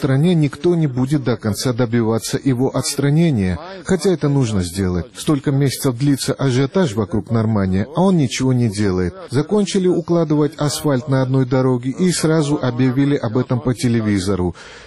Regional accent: Tbilisi, Georgia; Я коренной тбилисец. Мой отец, дед, прадед и другие предки жили здесь и видели, как менялся вид столицы.

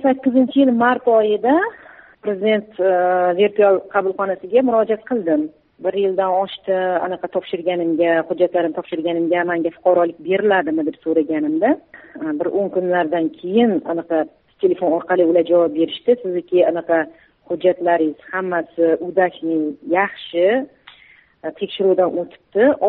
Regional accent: Kazakhstan; moved away; o'zim tug'ilib o'sgan yurtimga bora olmayman. Borishim uchun ana Qozog'iston Respublikasining posolstvosiga borib, viza ochishim kerak.

